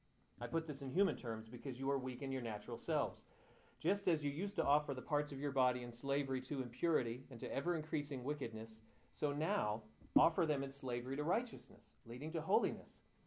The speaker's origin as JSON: {"language": "English", "region": "England", "country": "United Kingdom", "said": "and I can say this because I'm English"}